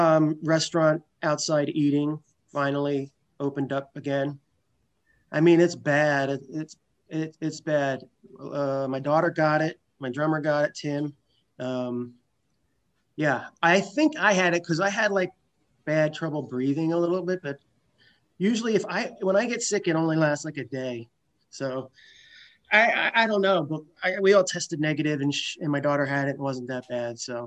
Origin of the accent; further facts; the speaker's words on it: Marlton, New Jersey, United States; also born or lived in West Chester, Pennsylvania; now in Santa Clarita, United States; Half of my childhood was in Marlton, New Jersey, and the other half was in Westchester.